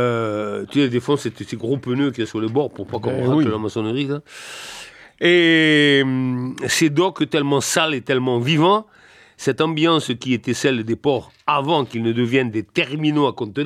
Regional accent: Oran, Oran Province, Algeria; Je suis né à Oran, qui, comme chacun le sait, est un grand port de l'Algérie, côté un peu ouest plutôt. Et dès mon enfance, j'allais pas mal, c'est-à-dire très souvent, traîner sur le port.

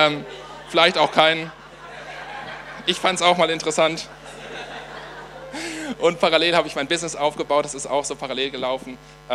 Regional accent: Ennepetal, North Rhine-Westphalia, Germany; in Ennepetal, in meiner Heimatstadt

